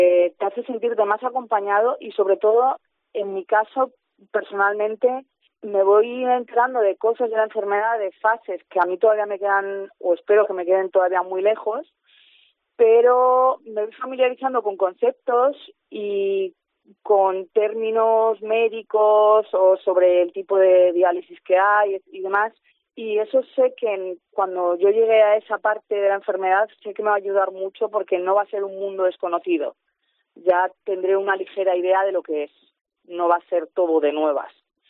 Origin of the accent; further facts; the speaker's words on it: Switzerland; now in Castellón, Spain; yo vengo de Suiza. He estado, bueno, soy suiza y española y después de 15 años en Suiza decidimos mi marido y yo venirnos a Castellón y llevamos 4 años aquí.